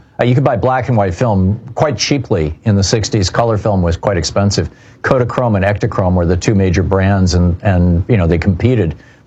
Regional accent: Michigan, United States; I remember it well. I grew up in Michigan.

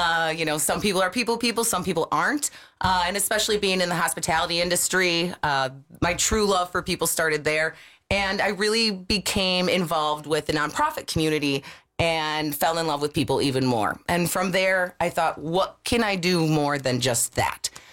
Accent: Milwaukee, Wisconsin, United States; also born or lived in Racine; So I grew up in Milwaukee. However, I've spent the majority of my life in Racine, I would say.

